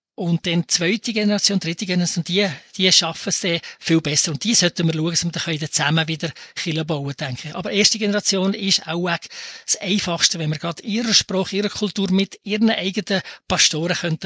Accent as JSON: {"language": "German", "country": "Switzerland", "said": "Wir müssen uns auch nicht überfordern, wir sind Schweizer"}